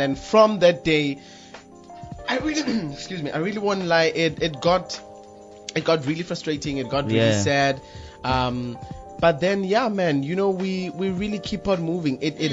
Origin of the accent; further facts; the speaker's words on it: Lesotho; now in South Africa; Originally, I'm from Lesotho.